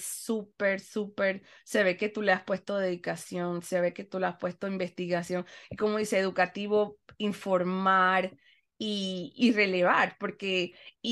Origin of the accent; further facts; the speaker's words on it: Panama City, Panamá, Panama; born there; obviamente nací en la capital, en Panamá